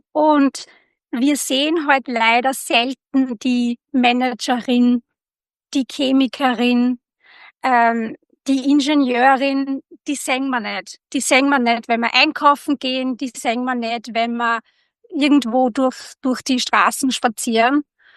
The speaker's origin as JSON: {"language": "German", "country": "Austria", "said": "das ist gerade bei uns in Österreich natürlich ein Riesenthema"}